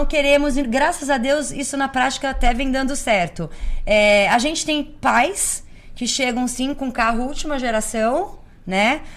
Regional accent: Colchester, East of England, United Kingdom; Portuguese is a second language; Eu sou de Colchester. É do lado de Londres, é como se fosse Mogi, São Paulo.

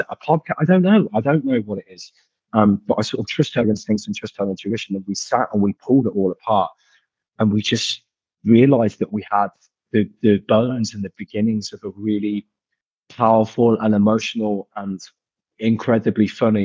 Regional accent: Coventry, West Midlands, United Kingdom; now in London, United Kingdom; we're both city boys. You know, I grew up in Cov, he grew up just outside Belfast. So, and we've lived in London, you know, for the majority of our lives.

